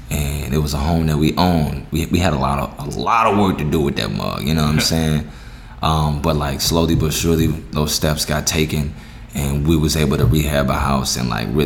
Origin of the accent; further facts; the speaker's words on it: St. Louis, Missouri, United States; Born and raised in St. Louis, and shoot, I feel like for real, I've actually was able to spend time in like all parts of St. Louis.